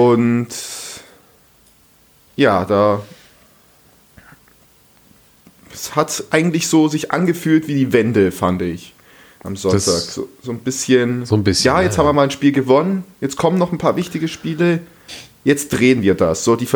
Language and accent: German; Füssen, Bavaria, Germany; Für meine Heimat höchstens. Für Füssen, aber sonst.